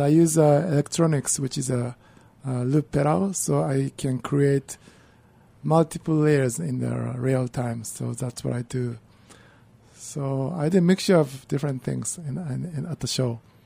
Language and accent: English; Kyoto, Japan; moved away as an adult; now in New York, United States; So I grew up in Kyoto, Japan. Mm. And I left Japan early 20s. So half my life, Japan, half here in the U.S. I went to school in Boston